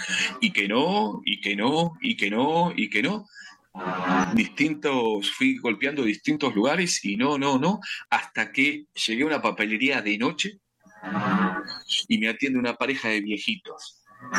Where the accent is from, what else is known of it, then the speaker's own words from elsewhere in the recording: Argentina; y en mi país cada 10 años quiebra, qué sé yo, explota Argentina.